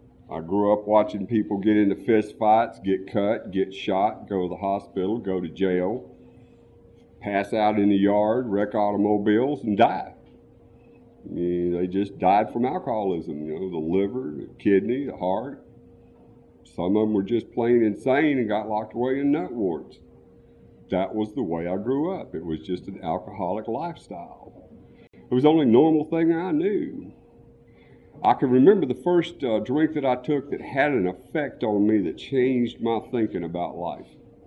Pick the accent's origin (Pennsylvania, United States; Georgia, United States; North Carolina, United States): Georgia, United States; Atlanta; I was born in Atlanta in 1953, and in Atlanta, I grew up all around here. My family comes from the Blue Ridge Mountains, where we brewed moonshine for generations.